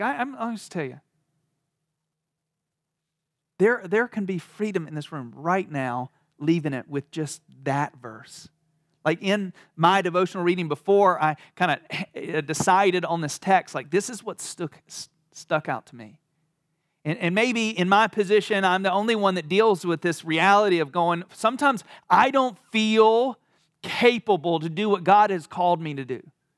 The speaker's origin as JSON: {"language": "English", "region": "North Carolina", "country": "United States", "tie": "born or raised there", "said": "I am from the South, born and raised in North Carolina."}